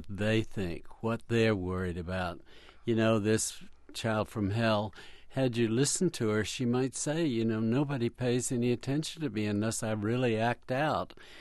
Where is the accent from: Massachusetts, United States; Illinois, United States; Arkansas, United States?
Massachusetts, United States; Boston; We went to New York every week afterward. We come from Boston.